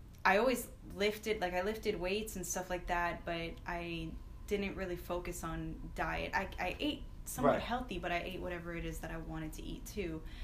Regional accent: Orlando, Florida, United States; also born or lived in New York; So I was born in New York, and I lived there for a few years and raised in Orlando, Florida. So I'd typically normally say that I'm from Florida.

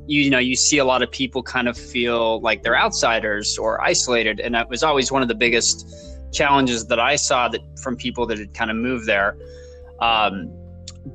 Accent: Salt Lake City, Utah, United States; I grew up in Salt Lake City, Utah, and, it's very heavily populated, obviously.

